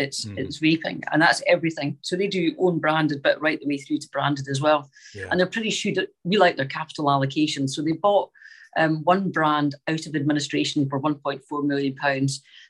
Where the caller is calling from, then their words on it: Scotland, United Kingdom; And I'm speaking from Scotland, and they're pretty much on every high street in Scotland